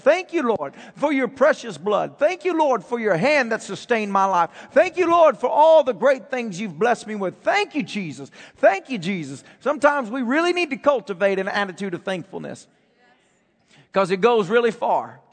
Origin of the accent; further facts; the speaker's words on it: United States; Even the fact that I'm American is such a blessing. You don't understand how blessed you are to even be born in America or live in America today.